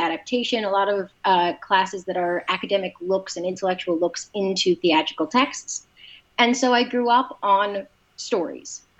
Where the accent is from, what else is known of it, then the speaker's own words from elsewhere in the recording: New York, United States; I am on that quest. I grew up in New York. My parents are both lovers of arts in many ways.